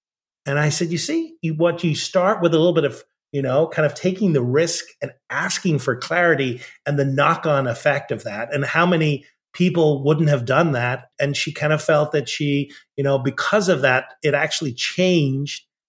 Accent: Ireland; I grew up in Ireland

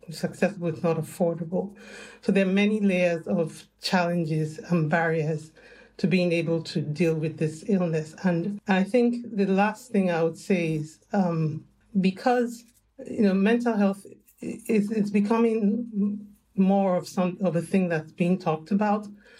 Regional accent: Nigeria; I think I'll speak for those who I have come in contact with or communicated with from my home country, which is Nigeria.

